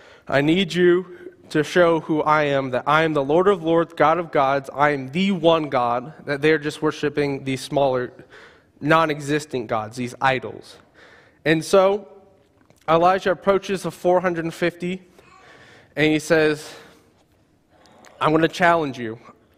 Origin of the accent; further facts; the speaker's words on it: Boston, Massachusetts, United States; Growing up in Boston, my dad was a huge Larry Bird fan